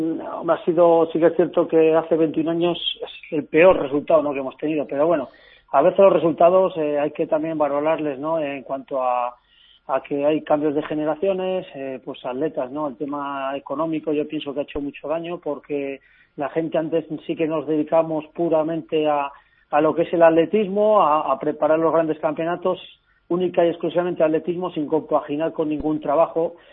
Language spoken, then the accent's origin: Spanish; Castile and León, Spain; Tenemos muchísimas medallas, ¿no?, la gente que somos aquí de Castilla y León.